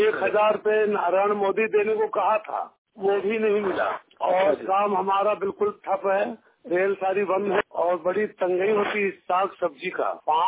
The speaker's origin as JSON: {"language": "Hindi", "region": "Haryana", "country": "India", "said": "हम हरियाणा प्रदेश के निवासी हूँ, जिला अम्बाला।"}